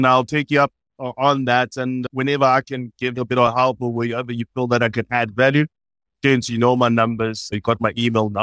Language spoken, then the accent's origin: English; South Africa; us as South African of the game, we're becoming much more brave.